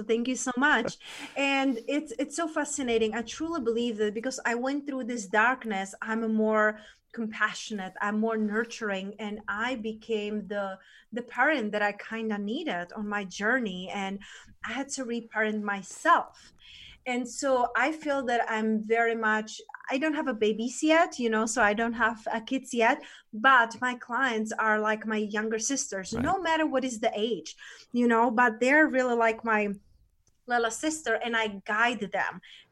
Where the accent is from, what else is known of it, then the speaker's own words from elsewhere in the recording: Czechia; So I was born in Czech Republic. That's where I'm originally from.